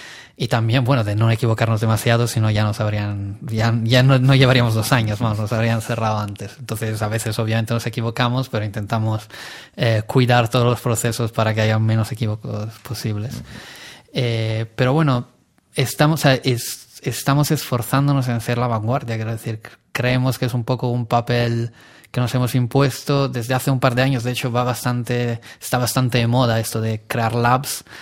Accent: Italy; Spanish is a second language; moved away as an adult; now in Madrid, Spain; Me ayudó a venirme a España como buen italiano, me vine básicamente por amor a Madrid.

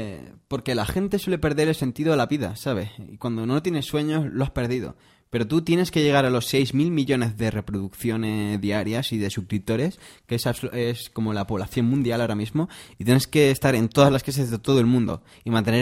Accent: Spain; Aquí en España somos de quejarnos y mira qué bien nos va.

